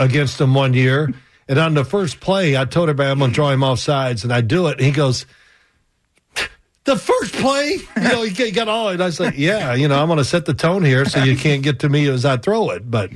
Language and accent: English; the South, United States; accent: Southern; where'd you grow up? You know, they still hear the Southern accent.